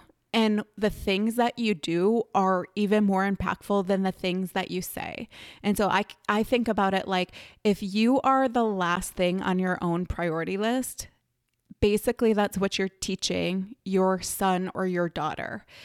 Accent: Wisconsin, United States; Okay, I already mentioned I am from Wisconsin. It's starting to get a little nicer here.

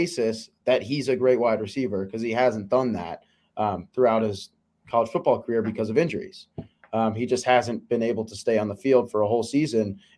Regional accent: Chicago, Illinois, United States; now in State College, United States; I'm from Chicago and I came out here to Penn State, which it's been a great experience.

